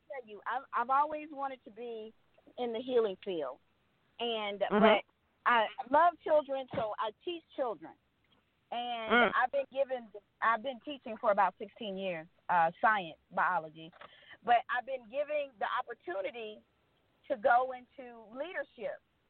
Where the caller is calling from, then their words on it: Atlanta, Georgia, United States; I'm calling from Atlanta, Georgia.